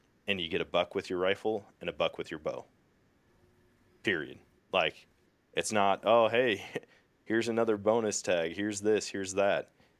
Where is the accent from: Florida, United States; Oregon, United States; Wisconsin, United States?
Wisconsin, United States; now in Missouri, United States; When I grew up in Wisconsin hunting, 9-day rifle season, deer habits change significantly.